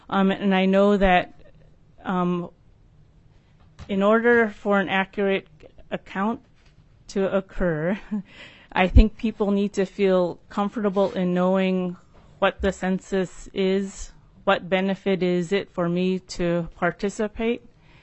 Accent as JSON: {"language": "English", "town": "Nome", "region": "Alaska", "country": "United States", "said": "I am from Nome, Alaska, and I'm going to quickly show you where I'm from. It is right in this area of the state, so Northwest Alaska."}